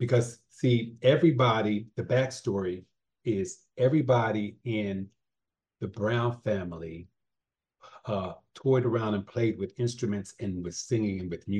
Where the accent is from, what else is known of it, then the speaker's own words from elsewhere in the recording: Wilmington, Delaware, United States; Growing up in Wilmington, Delaware, our pastime was going to the Delaware racetrack, I think called Delaware Park racetrack.